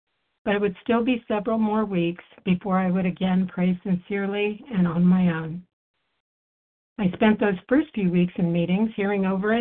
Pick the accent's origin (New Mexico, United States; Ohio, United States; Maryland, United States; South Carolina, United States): New Mexico, United States; Albuquerque; I had moved for a promotion away from Albuquerque, my hometown.